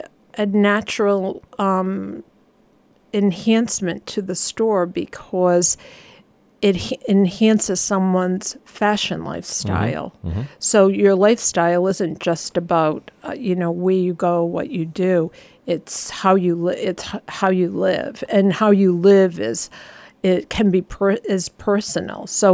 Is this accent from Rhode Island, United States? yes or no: yes; Cranston, Rhode Island, United States; I am. I'm a local Rhode Islander. I grew up in Cranston, the western section.